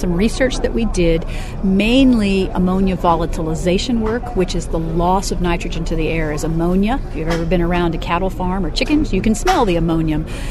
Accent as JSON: {"language": "English", "region": "Ohio", "country": "United States", "tie": "born or raised there", "said": "I was born and raised in Ohio."}